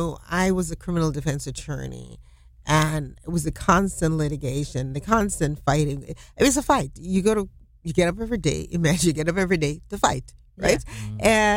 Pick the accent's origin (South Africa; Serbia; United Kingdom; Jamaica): Jamaica; now in DeLand, United States; I grew up in Jamaica, and when I was 12, I said to my mother that I wanted to be a lawyer.